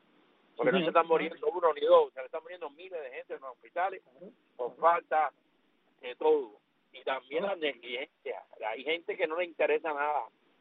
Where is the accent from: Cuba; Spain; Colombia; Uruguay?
Cuba; o como decimos en Cuba, por desgracia, yo tengo familiares que son médicos en Cuba